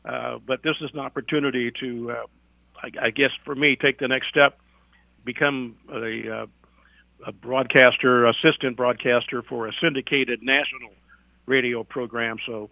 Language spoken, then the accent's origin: English; Iowa, United States; growing up in Iowa Central, I was going back to Iowa